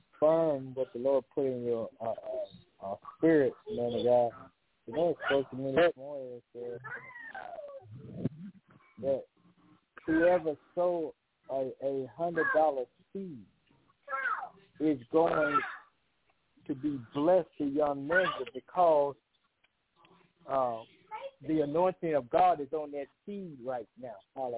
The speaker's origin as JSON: {"language": "English", "region": "Louisiana", "country": "United States", "tie": "born or raised there", "said": "I want to also pray a special prayer of mercy for Louisiana, especially being born and raised in Louisiana."}